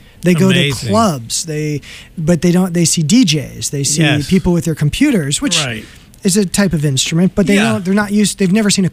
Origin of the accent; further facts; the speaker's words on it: Colorado, United States; now in Boston, United States; I grew up in Colorado, where sports, you know, that were like center of everything.